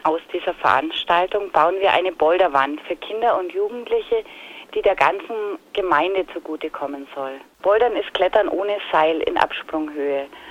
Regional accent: Fleckl, Bavaria, Germany; Ich komme aus Fleckl und bin immer wieder gern daheim. 1990 bin ich umgezogen nach Oberbayern, in die Nähe der Berge, ja, aber meine Verbindung zu Fleckl mit der Familie und den Freunden besteht immer noch.

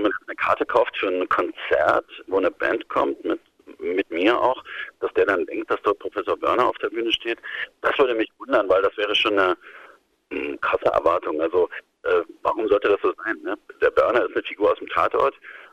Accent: Dresden, Saxony, Germany; ich komme ja aus Dresden, ich bin in Dresden geboren.

